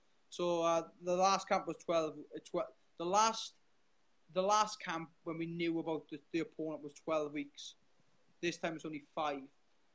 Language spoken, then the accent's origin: English; Wales, United Kingdom; being Welsh and represent the Welsh people. Like I said, I grew up watching a lot of Welsh sport